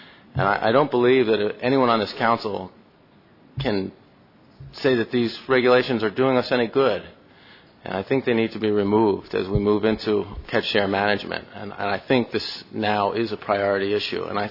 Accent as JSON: {"language": "English", "town": "Newport", "region": "Rhode Island", "country": "United States", "said": "I'm a Gilnetter from Newport, Rhode Island."}